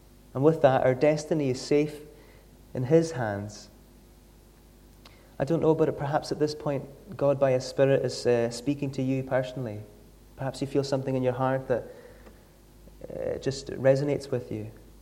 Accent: Isle of Lewis, Scotland, United Kingdom; accent: Lewis; I am from the Isle of Lewis, hence my accent. I don't have a very strong Lewis accent

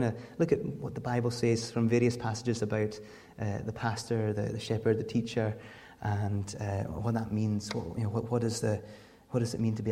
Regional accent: Scotland, United Kingdom; accent: Outer Hebrides; I was brought up on the Isle of Lewis, hence my accent, which I've been told is now fading away. But if I put it on a bit stronger, you can see that I'm definitely from the Outer Hebrides.

